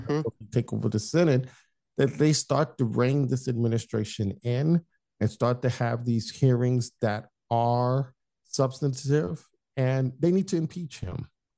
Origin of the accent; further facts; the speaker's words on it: United States; like I said, this being a Black man growing up in America, we've had to deal with things like this with police and things of that nature.